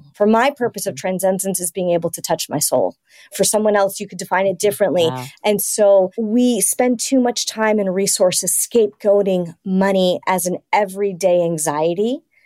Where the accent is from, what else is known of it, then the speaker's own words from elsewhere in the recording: United States; my parents were from Latin America, South America, Colombia, and I was raised in the States